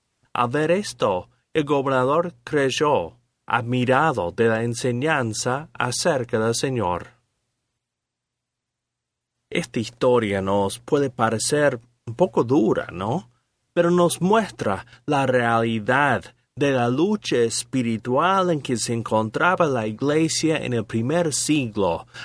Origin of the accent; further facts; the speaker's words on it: United States; En mi país, en Estados Unidos, actualmente existe un falso profeta